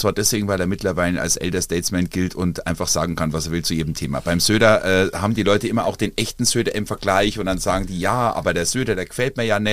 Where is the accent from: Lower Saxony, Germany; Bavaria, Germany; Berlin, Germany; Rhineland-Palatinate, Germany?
Bavaria, Germany; born there; Und dann bin ich also mehr Franke, aber geboren in Oberbayern.